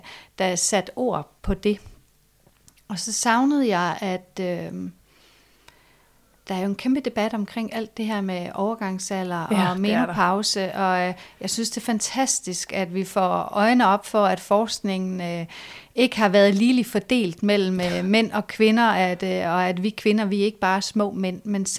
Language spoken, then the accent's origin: Danish; Central Denmark Region, Denmark; jeg er ude fra Vestjylland, ude fra det sådan indre missionsk.